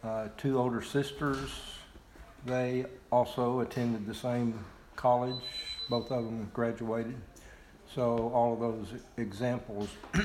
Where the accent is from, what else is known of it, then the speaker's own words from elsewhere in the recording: Austin, Texas, United States; I was born and raised in Austin.